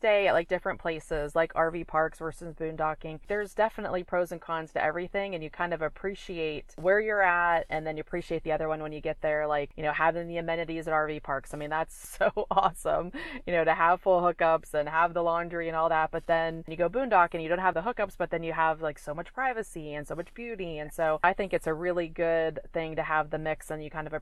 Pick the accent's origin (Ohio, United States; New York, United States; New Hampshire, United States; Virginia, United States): Ohio, United States; moved away as an adult; also born or lived in Florida, United States; So, you know, we're from Northeast Ohio. We moved to Florida. We spent 15 years there before we started traveling.